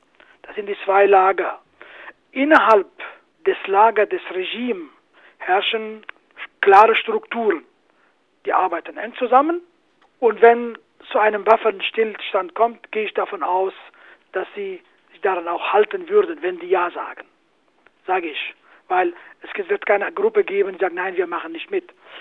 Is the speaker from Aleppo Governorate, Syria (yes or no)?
yes; Afrin, Aleppo Governorate, Syria; born there; German is a second language; Auch die Kurden im Norden, in Afrin, wo ich geboren bin zum Beispiel